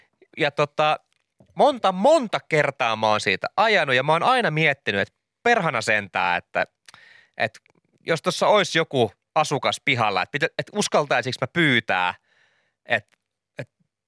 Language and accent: Finnish; Kirkkonummi, Uusimaa, Finland; Ja renkaanvaihtopiste sattuu olemaan käytännössä mun kotikylässä, mistä on kotosin. Tuolla niinku Kantviikin suunnalla Kirkkonummella.